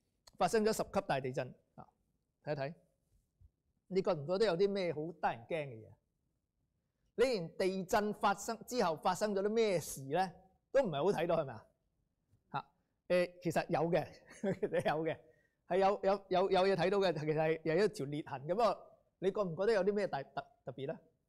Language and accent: Cantonese; California, United States; 如果在美國，我來自加州